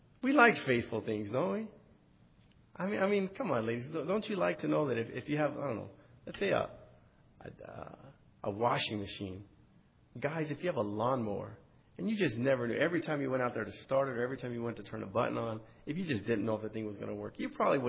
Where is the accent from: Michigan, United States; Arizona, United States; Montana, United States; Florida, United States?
Arizona, United States; Phoenix; And I actually had a person who asked me when he found out I was from Phoenix, do people in Phoenix still like ride horses and stuff?